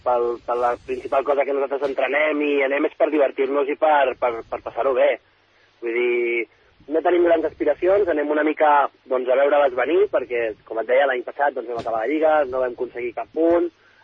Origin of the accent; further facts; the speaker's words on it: Barcelona, Catalonia, Spain; now in Menorca, Spain; Jo vinc de Barcelona